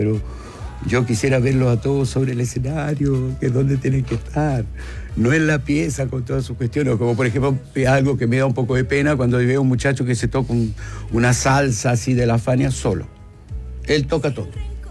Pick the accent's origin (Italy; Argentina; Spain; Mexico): Italy; born or raised there